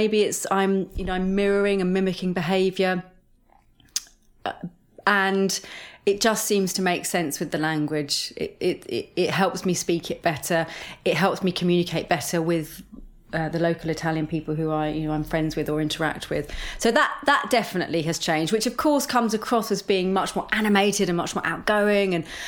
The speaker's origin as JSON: {"language": "English", "region": "England", "country": "United Kingdom", "said": "But they all know my name because I'm the English. Oh, wow. Because I'm the English mother."}